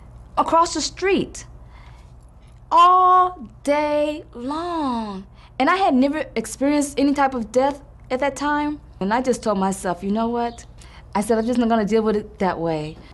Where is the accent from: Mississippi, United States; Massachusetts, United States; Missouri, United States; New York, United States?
Missouri, United States; St. Louis; I grew up in St. Louis, Missouri, where it's extremely hot in the summer and very cold in the winter.